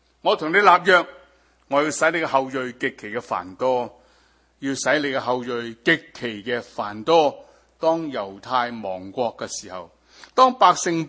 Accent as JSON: {"language": "Cantonese", "country": "Hong Kong", "said": "即係你知道我哋香港人好苦惱㗎嘛"}